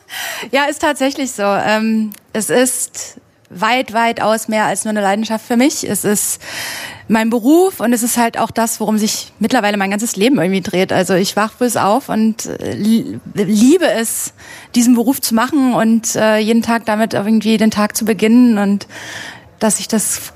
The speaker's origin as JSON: {"language": "German", "town": "Görlitz", "region": "Saxony", "country": "Germany", "said": "Also ich bin aus Görlitz."}